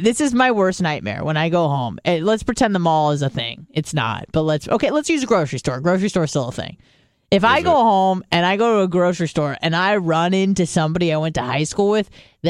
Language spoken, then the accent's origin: English; Clearwater, Florida, United States; I'm from Clearwater.